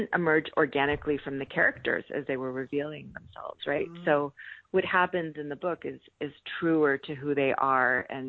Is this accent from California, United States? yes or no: yes; California, United States; And growing up in California, you do have a sense, I had a sense when I was growing up that all the bad things had happened over there, by which I mean toward the east of us back then.